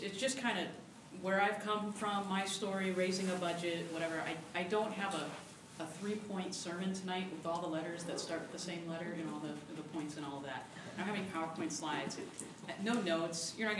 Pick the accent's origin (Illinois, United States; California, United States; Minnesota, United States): Illinois, United States; So I'm from Illinois, and I've not always been in the Assemblies of God.